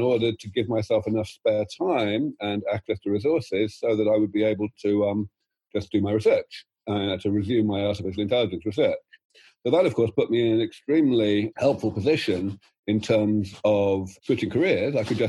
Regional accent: London, United Kingdom; I started out growing up in London

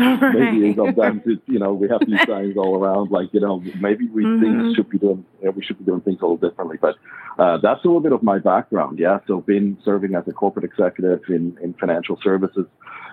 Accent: Switzerland; English is a second language; now in United States; I'm originally from Switzerland, born and raised, you probably can tell by my accent, but been in the U.S. for close to 30 years

